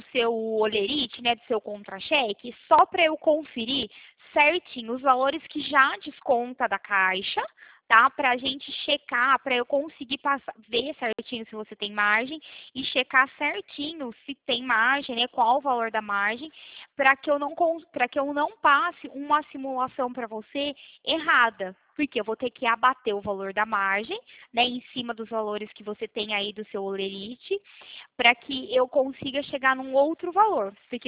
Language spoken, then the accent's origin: Portuguese; Mogi Guaçu, São Paulo, Brazil; Eu sou do Mogi Guaçu, interior de São Paulo.